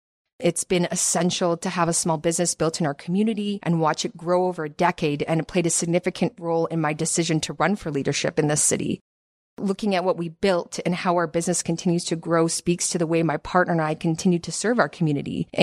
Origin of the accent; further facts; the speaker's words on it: Hamilton, Ontario, Canada; Born and raised in Hamilton, lived here for 36 years. Ward 2 and Ward 3 have been my home. I have built my businesses here. I went to Cathedral High School.